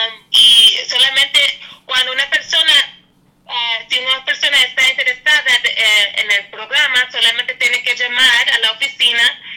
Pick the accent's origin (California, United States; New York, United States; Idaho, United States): New York, United States; born there; Spanish is a second language; now in Poughkeepsie, United States; Yo nací en Nueva York. Y en mi casa nunca hablo español, por eso yo soy así. Okay. Y mi español es, bueno, tiene que practicar más.